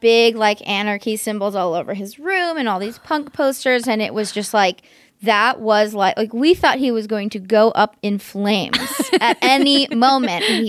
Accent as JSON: {"language": "English", "region": "California", "country": "United States", "tie": "born or raised there", "said": "When I was a kid, I grew up in the Bay Area. We lived a block from a Baptist church, which was also a school and a preschool."}